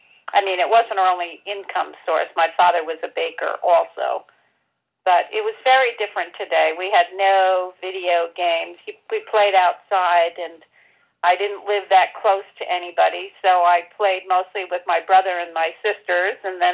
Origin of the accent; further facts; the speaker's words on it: Upper Saddle River, New Jersey, United States; I grew up in Upper Saddle River, New Jersey, on a farm. It was very different than today.